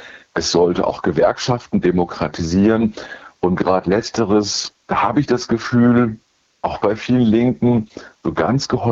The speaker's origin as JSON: {"language": "German", "town": "Frankfurt", "region": "Hesse", "country": "Germany", "said": "ich komme aus Frankfurt"}